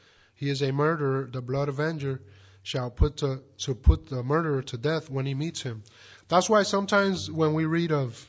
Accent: Puerto Rico; You know that growing up in Puerto Rico, a lot of our culture is from the Spaniards.

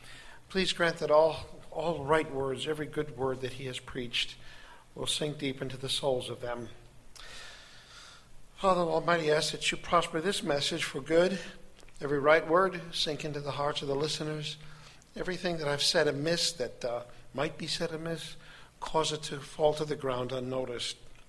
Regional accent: Fulton, Missouri, United States; Yeah, I know I said I'm from Fulton, Missouri.

